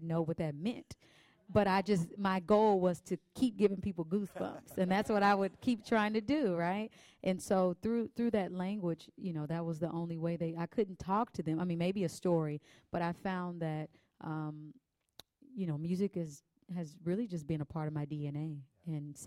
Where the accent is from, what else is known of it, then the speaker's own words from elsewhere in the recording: Kansas City, Kansas, United States; I grew up in Kansas, too.